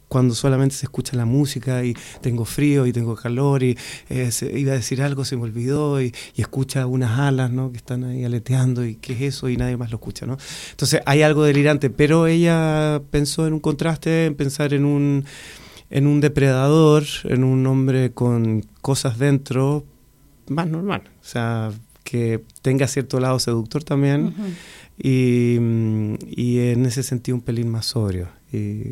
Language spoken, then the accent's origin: Spanish; Chile; yo crecí en Chile